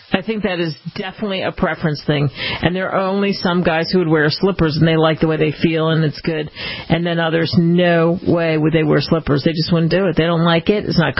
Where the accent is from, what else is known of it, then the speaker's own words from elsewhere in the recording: New Jersey, United States; We had this neighbor when I was growing up in Jersey over the bridge from Philly